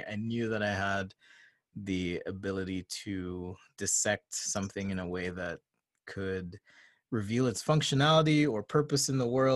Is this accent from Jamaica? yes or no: yes; Jamaica; I grew up in Jamaica. I knew nothing differently than Mormonism, or the faith that's now known as the Church of Jesus Christ of Latter-day Saints.